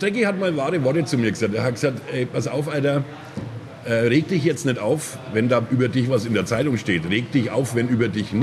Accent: Nuremberg, Bavaria, Germany; natürlich bin Nürnberger

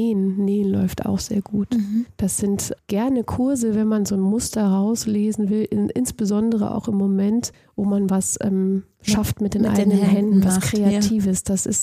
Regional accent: Crete, Greece; Ich bin ja Griechin. Also ich bin auf Kreta aufgewachsen

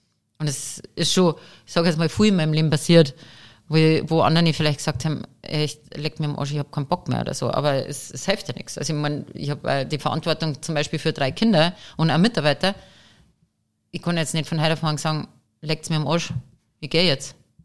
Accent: Riedering, Bavaria, Germany; Es ist mitten in Riedering. Also mein Heimatort

